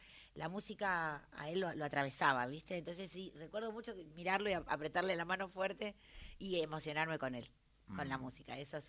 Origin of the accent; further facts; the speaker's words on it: Argentina; como mujeres, como artistas, como argentinas